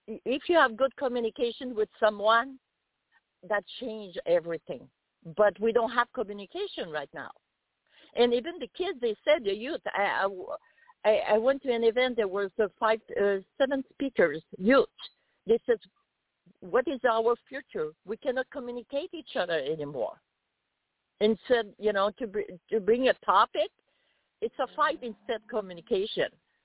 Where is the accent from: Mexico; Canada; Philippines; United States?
Canada; first language French; English is a second language; I myself, I'm from Canada. I'm a foreign person.